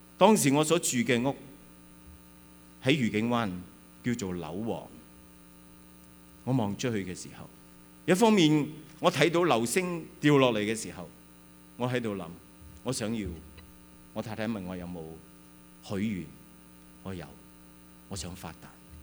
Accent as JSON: {"language": "Chinese", "country": "Hong Kong", "tie": "born or raised there", "also_born_or_lived": "China", "said": "我在大陆出生，在香港成长，在家贫底下完成了非常之好的教育"}